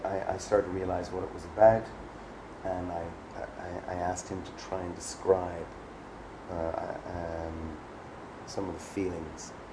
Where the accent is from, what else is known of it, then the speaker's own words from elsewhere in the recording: Ireland; I mean, look, I'm a grown-up. I'm an Irish male.